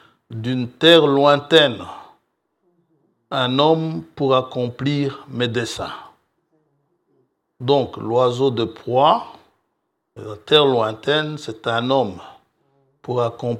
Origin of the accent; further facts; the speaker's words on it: Kisangani, Tshopo, DR Congo; born there; Il y en a une là-bas dans ma ville natale, à Kisangani.